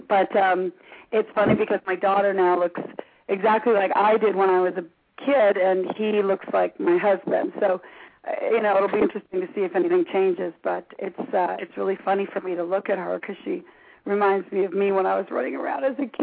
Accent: Canada; now in United States; I mean, I came from Canada, and I never thought that I would be working in Hollywood

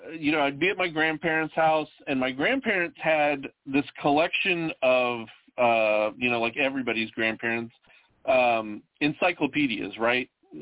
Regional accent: Arkansas, United States; I grew up in Arkansas

